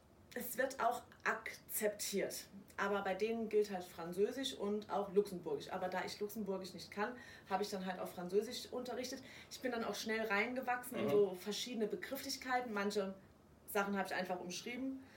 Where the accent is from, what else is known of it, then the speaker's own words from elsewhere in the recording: Saarbrücken, Saarland, Germany; also born or lived in France; Aber ich bin halt ganz normal im Saarland aufgewachsen, in Saarbrücken